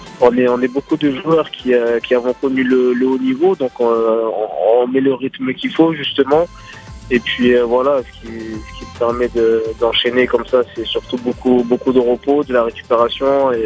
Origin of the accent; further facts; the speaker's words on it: France; servir la France, qui a été mon pays, on va dire, d'accueil, d'adoption, et là où j'ai grandi, où j'ai fait ma vie aussi